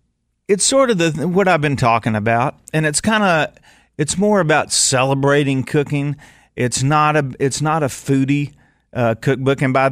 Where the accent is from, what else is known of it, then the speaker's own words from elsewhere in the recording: Louisiana, United States; You know, if you didn't know how to cook growing up in Louisiana, you were lame.